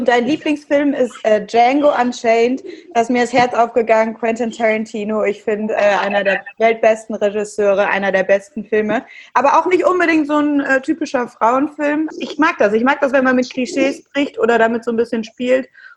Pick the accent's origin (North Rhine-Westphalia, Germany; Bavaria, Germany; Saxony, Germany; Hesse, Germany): North Rhine-Westphalia, Germany; Cologne; Ich als Kölnerin lasse das unkommentiert.